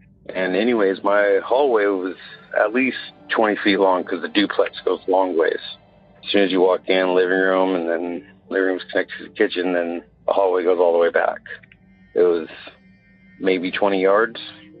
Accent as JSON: {"language": "English", "town": "Willis", "region": "California", "country": "United States", "tie": "born or raised there", "lives_now": "Phoenix, United States"}